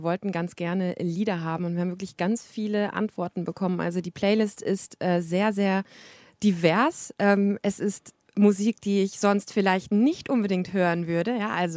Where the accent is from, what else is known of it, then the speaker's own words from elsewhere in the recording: Siegen, North Rhine-Westphalia, Germany; Ich komme ja aus Siegen und bin auch nach der Wende geboren, also 1990